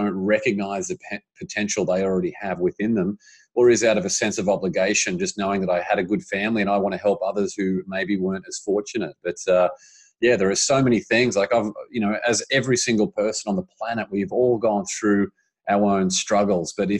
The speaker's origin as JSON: {"language": "English", "town": "Brisbane", "region": "Queensland", "country": "Australia", "tie": "born or raised there", "accent": "Australian", "said": "I grew up in Brisbane, Australia. So that's the Australian accent that's, that the people can hear and possibly not even understand right now. And so I lived there for the first, 27 years of my life."}